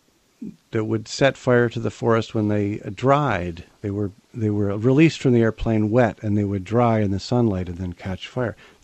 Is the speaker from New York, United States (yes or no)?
yes; Rochester, New York, United States; born there; Well, I think it just said that I was born in Rochester, New York, or born in.